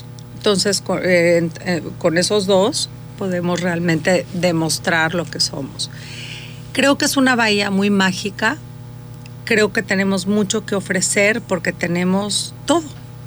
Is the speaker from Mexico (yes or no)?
yes; Mexico; para que vean lo increíble que somos nosotros los mexicanos, lo increíble que es la bahía.